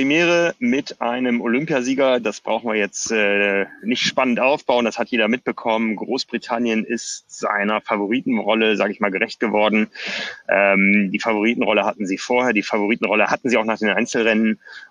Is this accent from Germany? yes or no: yes; Hamburg, Germany; Das wussten wir als Hamburger schon länger, weil wir das ja häufiger schon in der Heimatstadt hatten